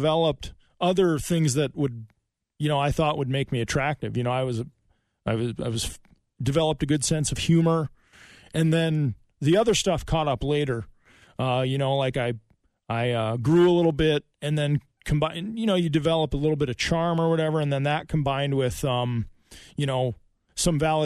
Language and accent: English; Midwest, United States; Yeah, I grew up in the Midwest. You know, like so many others here, we kind of know what it's like. A little slower pace of life most days